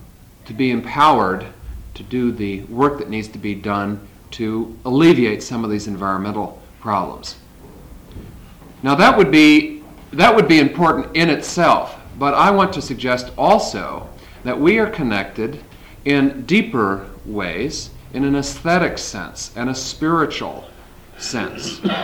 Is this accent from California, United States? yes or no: no; Minnesota, United States; I am a geologist. I come from Minnesota. Yes, there is geology in Minnesota.